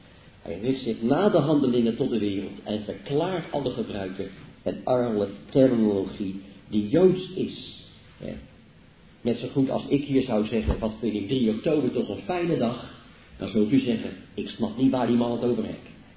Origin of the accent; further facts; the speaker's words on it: Leiden, South Holland, Netherlands; En dat allemaal traditioneel is, naar ons gebruik als Leidenaars.